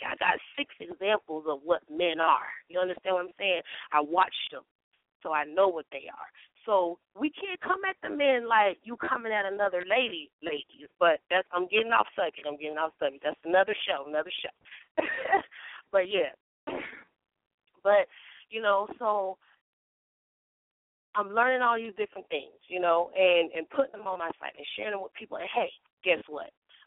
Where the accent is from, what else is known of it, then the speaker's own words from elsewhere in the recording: Sanford, Florida, United States; now in San Francisco, United States; right now I live in San Francisco, California. I was born and raised in Sanford, Florida.